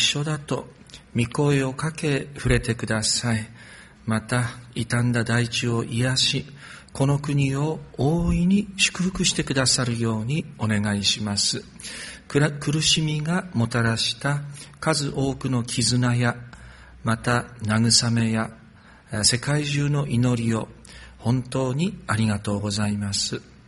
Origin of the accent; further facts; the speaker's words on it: Yamagata, Japan; 私の故郷の山形の樹氷蔵王を見に行ったのはよかったんですけれども